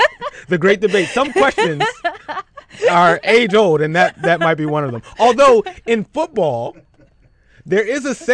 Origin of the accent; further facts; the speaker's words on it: Philadelphia, Pennsylvania, United States; Shout out to Philadelphia, my hometown.